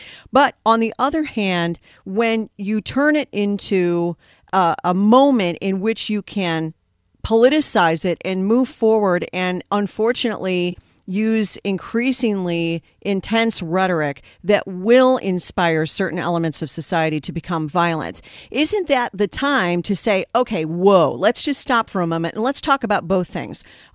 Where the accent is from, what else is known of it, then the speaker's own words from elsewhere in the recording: Chicago, Illinois, United States; Why aren't they in Chicago? This is my hometown.